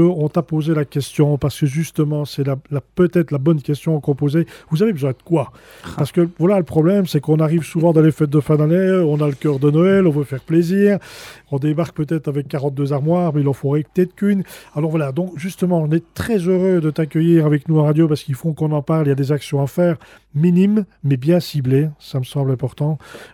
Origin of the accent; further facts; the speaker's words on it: Liège, Wallonia, Belgium; je ne suis pas le seul, nous sommes liégeois